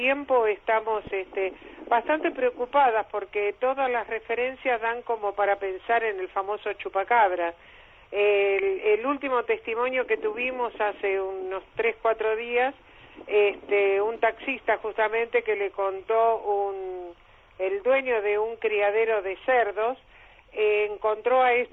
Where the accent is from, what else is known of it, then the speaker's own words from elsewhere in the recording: Buenos Aires, Argentina; now in Victoria, Argentina; ya hace 20 años que estoy acá en Victoria, vine por este fenómeno. Yo soy oriunda de Buenos Aires, toda mi vida viví ahí.